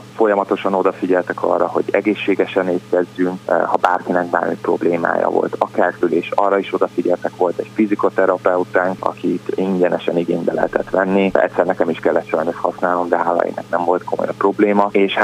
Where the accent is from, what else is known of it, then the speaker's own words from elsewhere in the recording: Hungary; hogy egyedüli magyarként vagyok ebben, és képviseltem Magyarországot